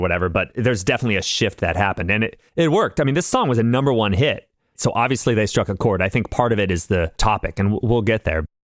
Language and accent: English; California, United States; Listeners, I'm from the West Coast. We don't have a lot of foliage down in Southern California.